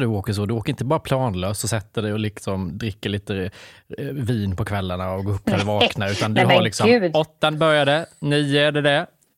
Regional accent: Värnamo, Jönköping County, Sweden; jag kommer från Värnamo, från ett hem där man jobbar 8-17 måndag till fredag

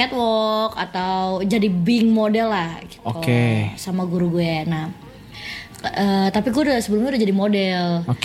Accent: Indonesia; padahal kan gue juga dari Indonesia ya kayak.

